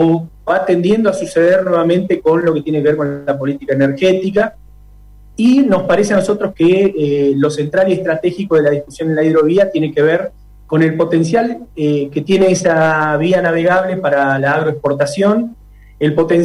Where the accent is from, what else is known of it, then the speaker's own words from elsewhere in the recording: Zapala, Neuquén, Argentina; un gusto también para toda la audiencia de mi pueblo, de Zapala.